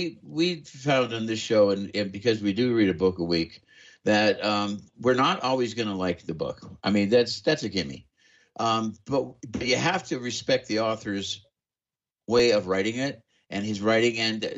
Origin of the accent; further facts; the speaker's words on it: California, United States; all three of us from California. Initially, you know, now we're scattered, but you know, initially we're all from California.